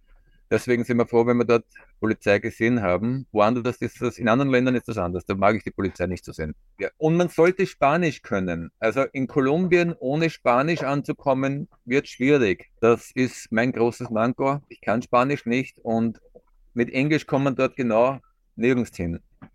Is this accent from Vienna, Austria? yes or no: yes; Vienna, Austria; ich komme aus Wien und war immer begeistert von der Altstadt, vom ersten Bezirk